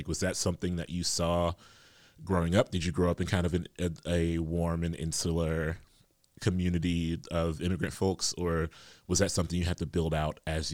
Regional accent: Ohio, United States; maybe that's because I grew up in Ohio and then I've known people from Southern Ohio.

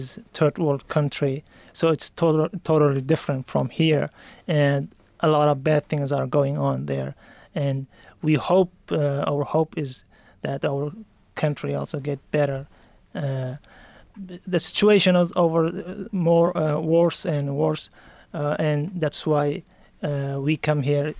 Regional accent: Afghanistan; I am from Afghanistan. I grew up in northern Afghanistan.

